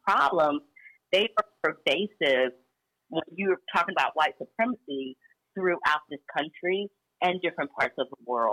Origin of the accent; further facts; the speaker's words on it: Atlanta, Georgia, United States; also born or lived in Chattanooga; But Atlanta is home. I was born in Chattanooga, but I was raised here and in Chattanooga by extended family.